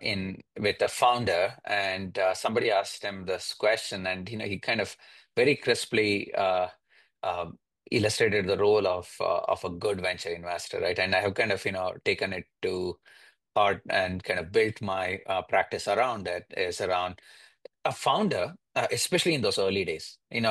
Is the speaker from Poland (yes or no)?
no; India; moved away as an adult; now in United States; So I was born and raised in India, did my education and engineering, electrical engineering over back in India, and came here as soon as I finished my undergrad to do my master's at University of Maryland.